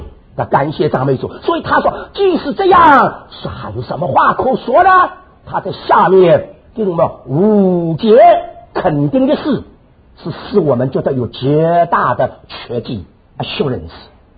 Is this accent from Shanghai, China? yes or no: yes; Shanghai, China; 那我们上海人听了真难为情啊。